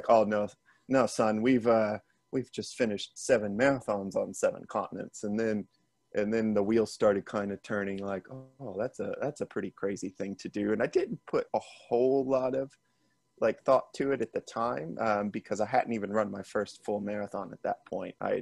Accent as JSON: {"language": "English", "town": "Houston", "region": "Texas", "country": "United States", "also_born_or_lived": "New Zealand", "moved": "as an adult", "lives_now": "Australia", "said": "I'm originally from Houston, Texas in the U.S., but I've lived in Australia and New Zealand for about the past 11 years."}